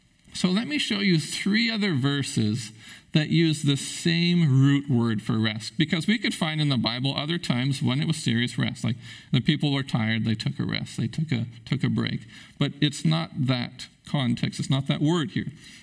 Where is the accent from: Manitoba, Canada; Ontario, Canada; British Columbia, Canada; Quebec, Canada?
British Columbia, Canada; Prince Rupert; now in Terrace, Canada; Now, I think back to my life in growing up in Prince Rupert.